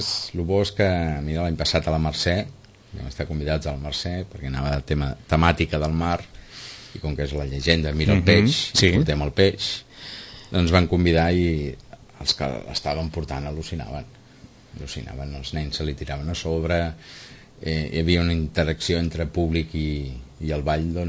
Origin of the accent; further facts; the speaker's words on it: Sitges, Catalonia, Spain; Bueno, som de Sitges